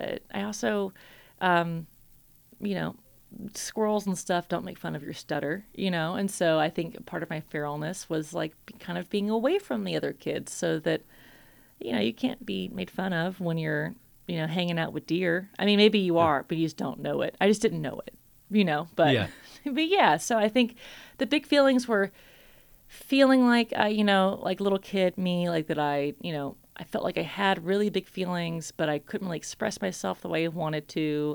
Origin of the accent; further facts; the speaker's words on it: Mississippi, United States; This show is about growing up in Mississippi, in the woods of Mississippi.